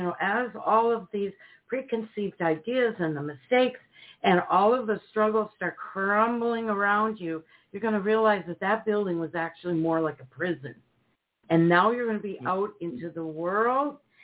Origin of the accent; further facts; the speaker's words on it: Minnesota, United States; I know that winter's coming up there, and we're from Minnesota ourselves.